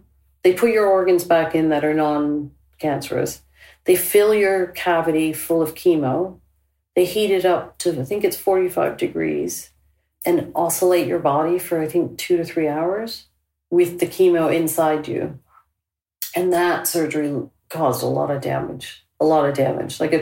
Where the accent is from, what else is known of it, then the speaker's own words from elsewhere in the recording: Canada; now in United Kingdom; I'm originally Canadian. I came over in 1989.